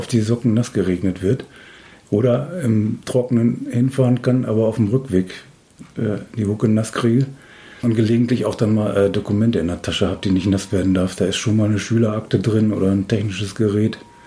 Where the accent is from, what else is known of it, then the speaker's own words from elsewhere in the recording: North Rhine-Westphalia, Germany; born there; now in Hannover, Germany; bin zwar gebürtiger Westfaler, jetzt aber in Hannover gelandet. Fast 50 Jahre mittlerweile, 3 Kinder.